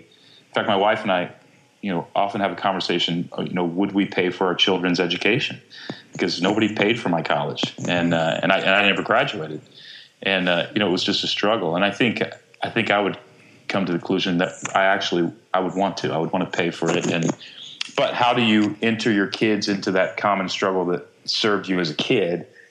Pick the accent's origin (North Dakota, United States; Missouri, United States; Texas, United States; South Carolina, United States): Texas, United States; Growing up in Texas is formative in terms of the pride, the sense of pride that you have